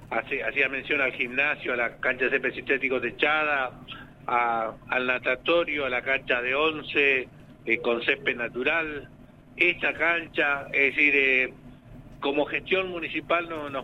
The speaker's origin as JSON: {"language": "Spanish", "region": "Patagonia", "country": "Argentina", "said": "No nos asusta, somos patagónicos, pero bueno, ahora la verdad que hay unos días, ha hecho unos días de frío"}